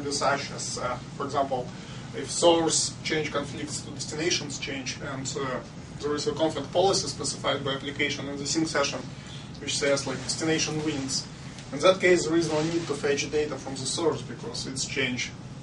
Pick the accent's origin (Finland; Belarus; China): Belarus; English is a second language; now in United States; I'm from Belarus.